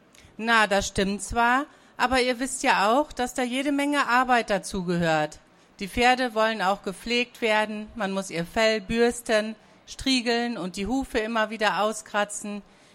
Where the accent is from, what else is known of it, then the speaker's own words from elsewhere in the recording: North Rhine-Westphalia, Germany; ich komme aus dem Münsterland.